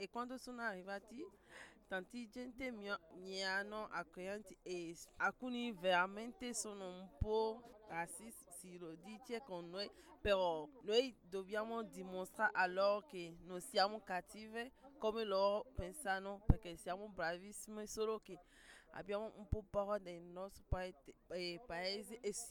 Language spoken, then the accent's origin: Italian; Benin; moved away as an adult; now in Italy; vengo da Benin e sono in Italia da 3 anni.